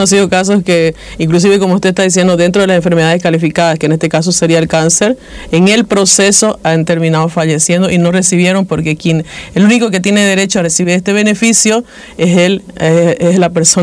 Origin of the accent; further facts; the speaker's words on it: Bolivia; nosotros tenemos que cuestionarnos como bolivianos, ¿no? Como ciudadanos también.